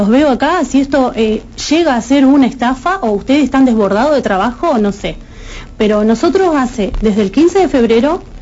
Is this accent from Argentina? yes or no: yes; Santa Fe, Argentina; Yo soy de acá de Santa Fe